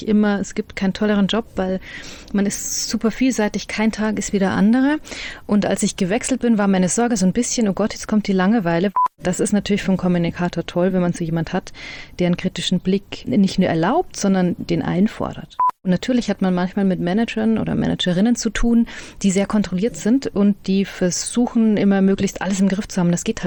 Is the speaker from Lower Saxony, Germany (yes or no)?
no; Freilassing, Bavaria, Germany; accent: Bavarian; Interessanterweise kann ich Dialekt nur, wenn mein Gegenüber auch Dialekt spricht. Dann falle ich ins Bayerische, sonst kann ich das gar nicht.